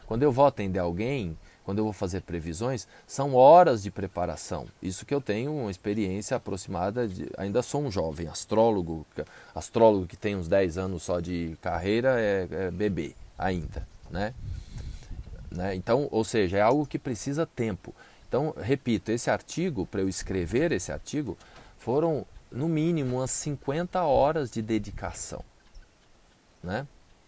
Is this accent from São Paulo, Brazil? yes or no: no; Minas Gerais, Brazil; born there; aqui eu estou morando na Serra da Mantiqueira, no sul de Minas. Nasci nas Minas Gerais, mas lá no nordeste de Minas, lá no Vale do Jequitinhonha, lá no chamado Vale da Fome